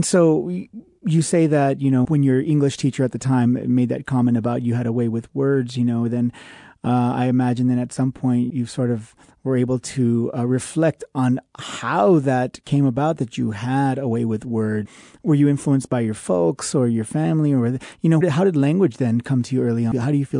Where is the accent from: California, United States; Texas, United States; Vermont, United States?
California, United States; being, I guess, from California myself.